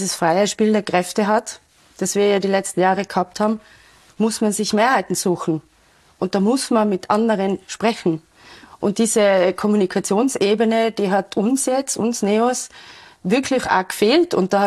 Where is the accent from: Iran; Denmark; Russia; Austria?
Austria; Innsbruck, Tyrol; Ich bin in Innsbruck aufgewachsen, ich habe in Innsbruck studiert.